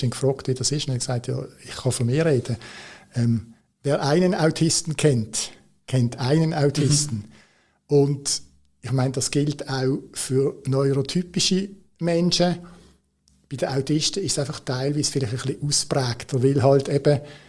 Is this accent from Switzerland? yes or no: yes; Switzerland; Und dann schaust du so als Schweizer am Boden